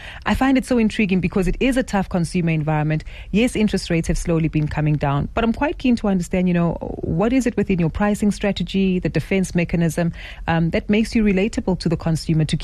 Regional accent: South Africa; the trends that you see from us as South African consumers, right?

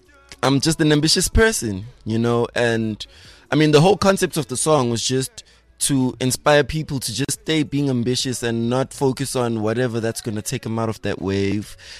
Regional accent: Soweto, Gauteng, South Africa; I'm from Soweto

